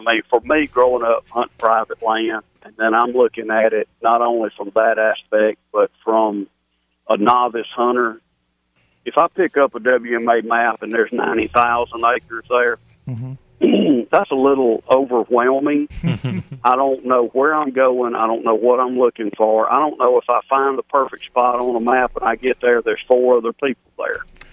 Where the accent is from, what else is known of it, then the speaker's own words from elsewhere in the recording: Alabama, United States; And I mean, growing up in West Alabama and not having any public hunting land over there